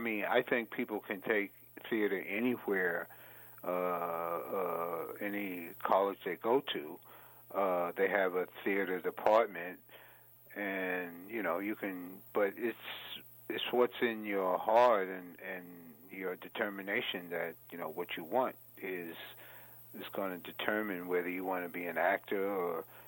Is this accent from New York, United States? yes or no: yes; New York, United States; here I am a New Yorker, and I'm pretty liberal